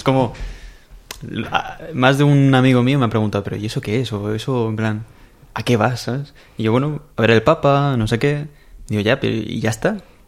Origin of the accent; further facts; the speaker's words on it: Meco, Community of Madrid, Spain; soy como de Meco, tengo 21 años. Meco es este pueblecito que está en el confín del mundo